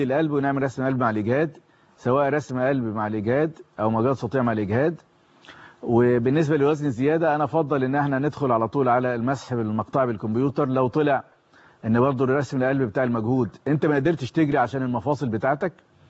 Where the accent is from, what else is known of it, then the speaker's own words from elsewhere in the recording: Egypt; يعني احنا في مصر عندنا معدل السن بالنسبه للشرايين التاجيه اقل من العالم المتقدم حوالي 10 سنين.